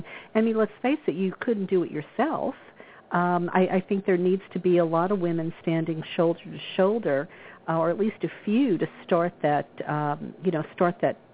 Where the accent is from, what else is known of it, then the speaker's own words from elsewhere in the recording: the South, United States; I mean, I come from the South, and I have a friend who I speak to now and again